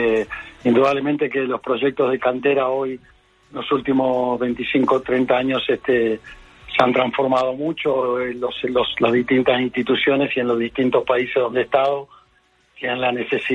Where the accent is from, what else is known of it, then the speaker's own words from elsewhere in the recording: Argentina; Entonces, tanto en mi país, en Argentina